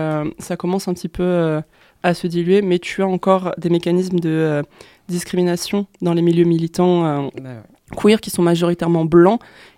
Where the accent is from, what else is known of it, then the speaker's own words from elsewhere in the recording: France; parce qu'on est français.